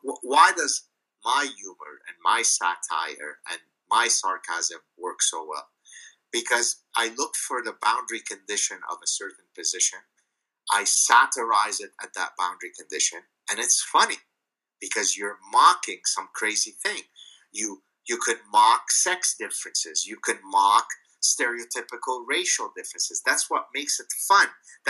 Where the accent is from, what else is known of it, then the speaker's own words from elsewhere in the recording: Canada; because as I keep reminding people, I'm Canadian. I'm not going to vote in this election.